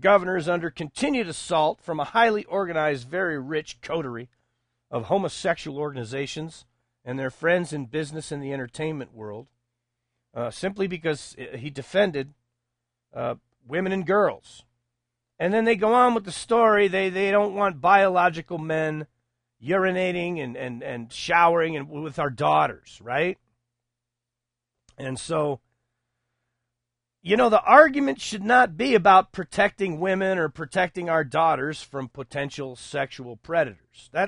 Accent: Texas, United States; Now, where I grew up out in West Texas, and Odessa was the big city.

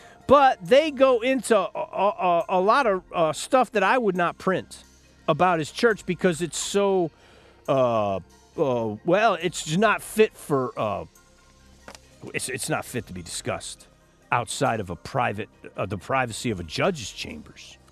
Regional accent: Texas, United States; But back when I was growing up in Texas, if you were a Mexican, you wanted to be an American, which so you pronounced your name American.

